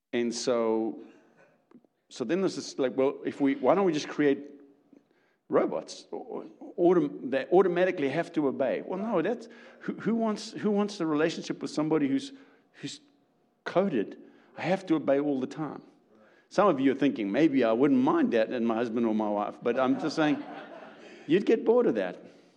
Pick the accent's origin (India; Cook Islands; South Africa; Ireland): South Africa; accent: South African; now in Atlanta, United States; You will notice that my accent is a little different. We're from originally South Africa, which is what I call, this is the deep southern accent, right?